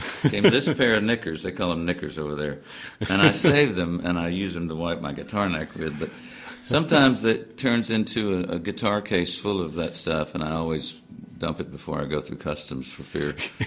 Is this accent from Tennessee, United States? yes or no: yes; Memphis, Tennessee, United States; And about when I was old enough to know what was going on … exploded. … those guys, the … was the fourth member. And right under my nose in my hometown